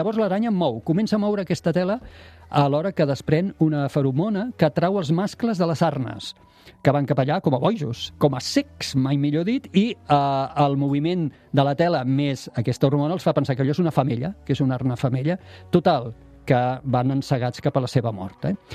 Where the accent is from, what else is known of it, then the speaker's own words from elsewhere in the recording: Tarragona, Catalonia, Spain; born there; jo sóc nascut a Tarragona, com saps, i a més tinc tots els meus cosins són del Serrallo, i per tant família de pescadors